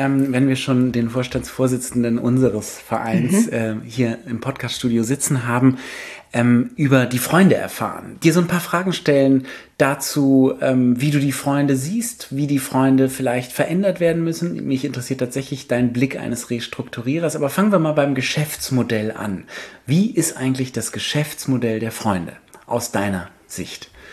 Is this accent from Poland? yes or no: no; Paris, Île-de-France, France; ich bin genau in dem Alter in Paris groß geworden und bin ja auch ein Museumsmensch geworden